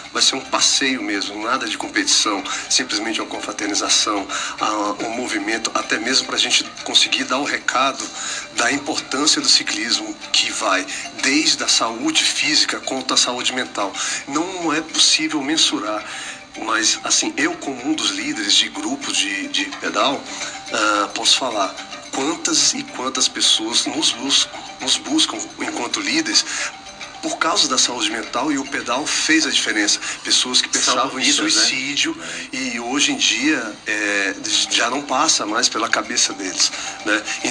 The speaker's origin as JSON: {"language": "Portuguese", "town": "Sobradinho", "region": "Federal District", "country": "Brazil", "said": "porque eu também sou da área norte, eu sou de Sobradinho, as melhores trilhas estão na área norte"}